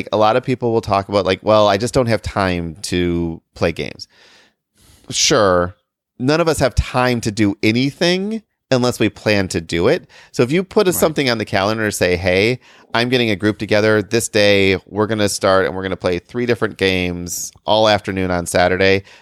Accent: Michigan, United States; I have a 616 number. I'm from Michigan.

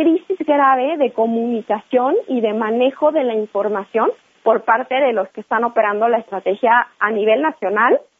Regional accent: Mexico; Nosotros como mexicanos decimos, bueno, a ver, ¿para qué haces esta página que ni sirve?

